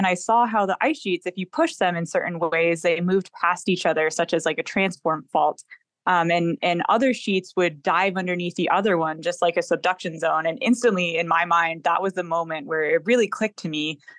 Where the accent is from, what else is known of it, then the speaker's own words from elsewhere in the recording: Connecticut, United States; And I was also from Connecticut. And so I'd never really seen volcanoes before.